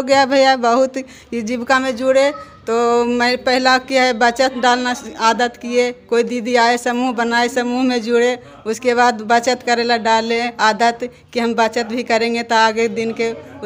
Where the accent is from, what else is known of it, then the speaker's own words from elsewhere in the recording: Patna, Bihar, India; मैं पटना के रहने वाली हूँ और 11 समूह देखती हूँ और सीएम के काम करती हूँ।